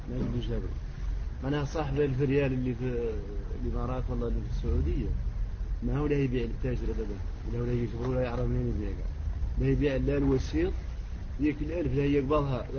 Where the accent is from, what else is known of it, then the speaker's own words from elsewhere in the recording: Mauritania; هذا احنا عندنا في موريتانيا عندنا في موريتانيا